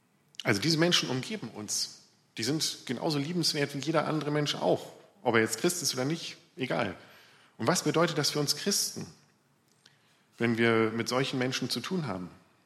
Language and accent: German; Lower Saxony, Germany; Ich bin kein echter Ossi, ich bin nur Ostfriese.